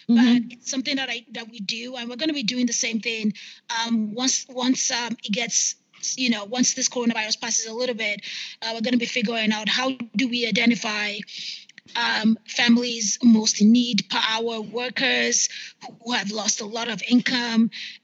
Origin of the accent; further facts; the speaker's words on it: Nigeria; Growing up in Nigeria, and I think the same for a lot of people growing up in developing countries, you're used to eating actual food, right?